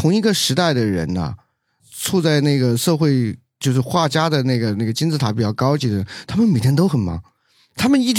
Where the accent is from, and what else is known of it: China